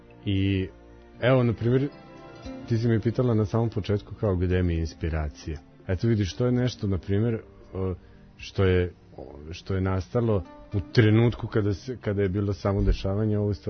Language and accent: Serbian; Vojvodina, Serbia; jer ja sam iz Vojvodine i ja volim salaš.